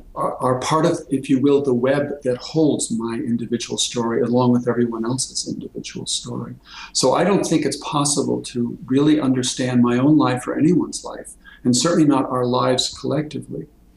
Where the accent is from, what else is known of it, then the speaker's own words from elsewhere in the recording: United States; As a North American, as an American, I come up empty around that because, first of all, there is no American people that I can say, these are my people.